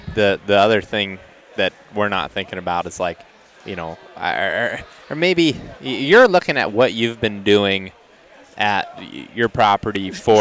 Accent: Ohio, United States; What did it for me growing up in Ohio

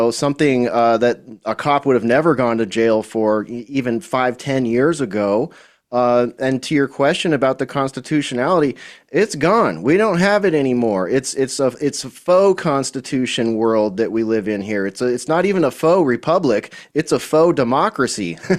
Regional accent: California, United States; moved away as an adult; now in Texas, United States; And, you know, as a Californian, you know, I'm a California refugee living in Texas. I'm a recovering Californian here.

